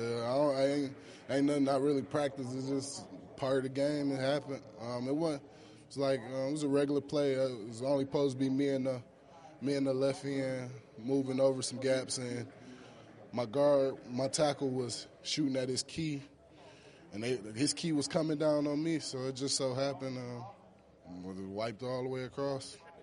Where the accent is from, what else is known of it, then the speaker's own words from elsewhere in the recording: Detroit, Michigan, United States; I grew up in Detroit, West Side, Detroit, Dexter and Joy Road.